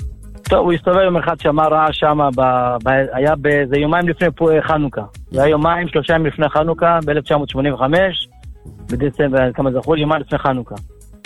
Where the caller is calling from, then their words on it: Elad, Central District, Israel; ברוך השם, אני מאלעד.